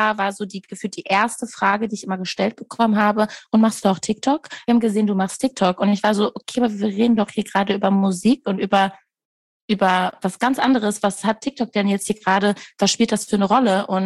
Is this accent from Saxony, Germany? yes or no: no; Castrop-Rauxel, North Rhine-Westphalia, Germany; Ich komme wirklich aus Castrop-Rauxel.